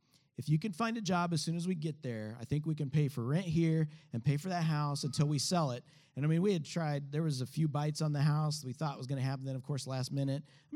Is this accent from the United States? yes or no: yes; St. Joseph, Missouri, United States; Because I am from St. Joseph, Missouri, about 45 minutes away. That's where my family is.